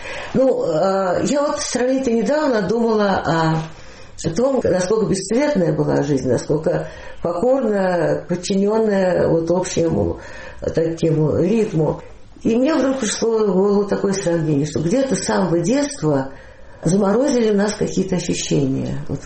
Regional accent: Moscow, Russia; В 43-м году я родилась, и так в Москве и осталась.

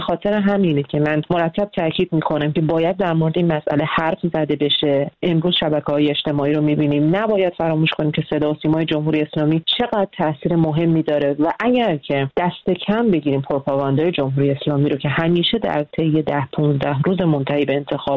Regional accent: Iran; moved away; من خودم به هر حال چون مدت کوتاهی از ایرانم خارج شدم

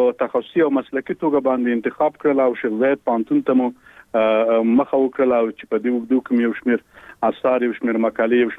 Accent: Khost, Afghanistan; born there; او زه په خوست ولایت کې پیدا شوی ما، او عمر می تقریبا اوس نو 28 کلنۍ ته برسیږي

